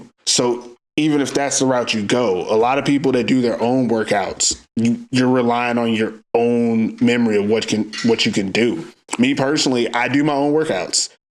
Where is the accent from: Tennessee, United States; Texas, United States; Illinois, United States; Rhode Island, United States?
Texas, United States; I'm from Texas, so obviously we weren't doing a lot.